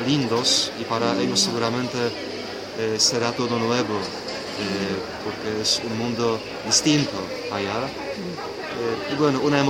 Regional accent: Poland; now in Posadas, Argentina; yo soy polaco, nací en Polonia

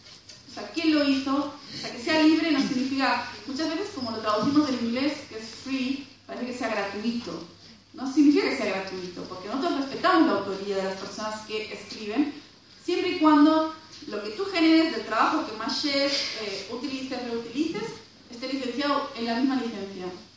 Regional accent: Spain; Yo, por ejemplo, soy española

